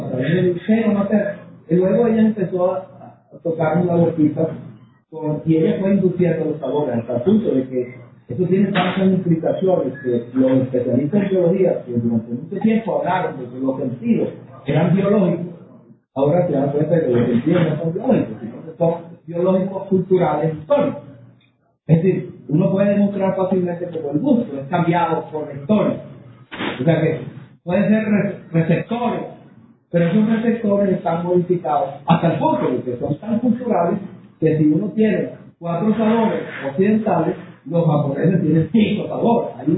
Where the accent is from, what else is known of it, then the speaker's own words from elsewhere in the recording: Venezuela; es la manera como los venezolanos vemos al mundo y cómo nos insertamos en el mundo frente al otro